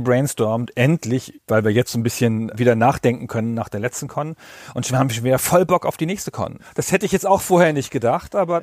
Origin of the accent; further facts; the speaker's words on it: Hanover, Lower Saxony, Germany; Und außerdem ist es Hannover, wo man richtiges Hochdeutsch spricht. Das ist immer sehr schön, da hinzukommen in meine alte Heimat.